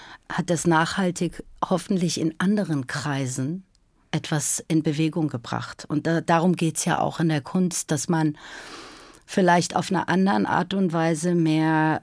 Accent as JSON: {"language": "German", "country": "Iran", "said": "Also es war so, okay, das ist da, wo ich herkomme und das sind die Quellen, aus denen es irgendwie sprudelt. Das ist die Heimat und die Sehnsucht."}